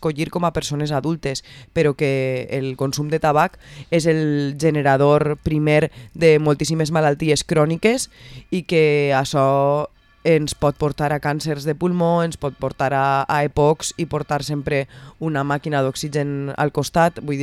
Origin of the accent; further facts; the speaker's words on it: Valencian Community, Spain; nosaltres com a valencians i com a una comunitat autònoma també amb fonamentació i raons històriques